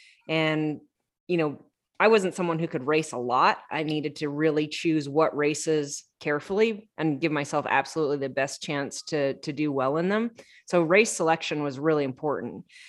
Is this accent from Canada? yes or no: yes; Canada; also born or lived in Australia; I'm Canadian and I always wanted to do well at Ironman Canada. And at the time I spent a lot of time living in Australia.